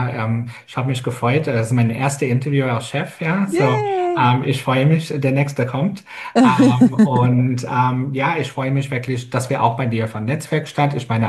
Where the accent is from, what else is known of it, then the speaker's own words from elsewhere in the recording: Australia; accent: Australian English; first language English; German is a second language; now in Germany; Nach so vielen Jahren in Deutschland, mein Englisch, mein australischer englischer Akzent geht leider weg.